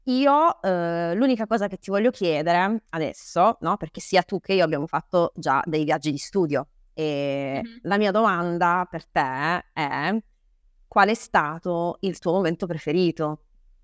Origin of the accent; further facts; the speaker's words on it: Apulia, Italy; accent: Salentino; e mezza salentina. La mia mamma è di Bari, il mio papà è della provincia di Brindisi, però sono nata e cresciuta nella provincia di Brindisi, quindi il dialetto che io parlo è un dialetto salentino e il siciliano non ho difficoltà a capirlo.